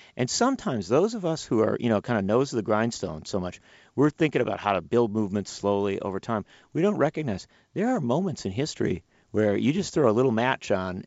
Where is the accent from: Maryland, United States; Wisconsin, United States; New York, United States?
Wisconsin, United States; Today, in my home state of Wisconsin, this afternoon, there's Occupy Sheboygan.